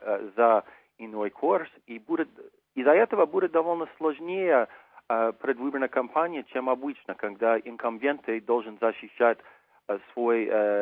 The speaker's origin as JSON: {"language": "Russian", "region": "Montana", "country": "United States", "second_language": "Russian", "said": "Я лично из Монтана, поэтому хорошо знаю этот штат."}